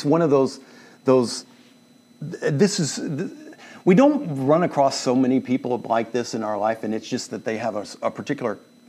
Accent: Tulsa, Oklahoma, United States; now in Kansas City, United States; I was talking about Tulsa as my hometown, and you always have that special place for the place that you grew up.

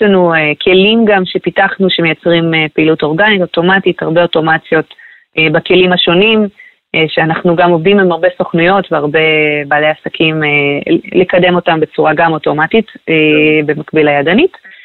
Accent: Krayot, Haifa District, Israel; חייתי בחול 10 שנים והגעתי לתל אביב הגדולה שהייתה בשבילי כמו ניו יורק, כי גדלתי בקריות.

